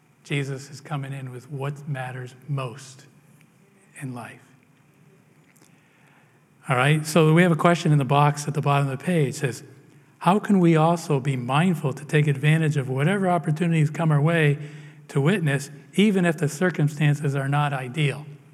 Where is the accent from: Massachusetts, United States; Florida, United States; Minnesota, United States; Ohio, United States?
Massachusetts, United States; In the town where I grew up in Massachusetts, we had gravestones that went back to the 1600s in this old cemetery.